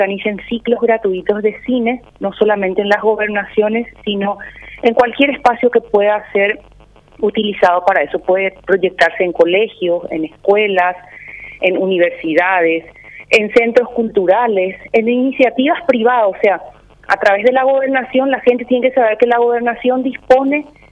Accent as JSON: {"language": "Spanish", "country": "Paraguay"}